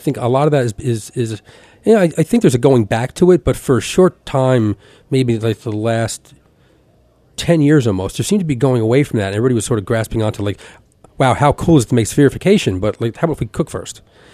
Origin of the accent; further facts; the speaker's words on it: Elizabeth, New Jersey, United States; I grew up in Elizabeth, and a restaurant called Evelyn's Seafood Restaurant.